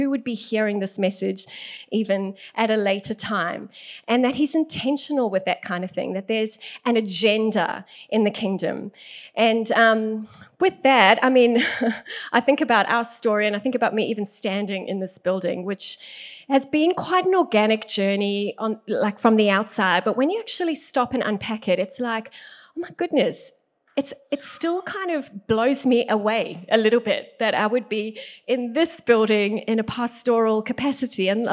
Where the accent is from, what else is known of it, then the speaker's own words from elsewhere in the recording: South Africa; as this Australian friend who's never been to South Africa in his life before is sharing the childhood church that I grew up in, essentially